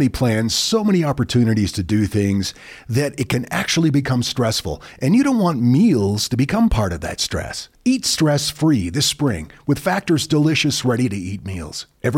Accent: New England, United States; And I'm from New England, and I'm not familiar with that story.

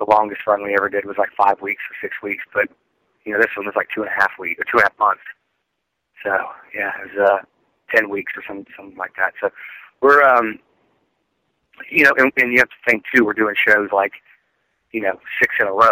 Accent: Florida, United States; Florida, so yeah, I'm not used to this.

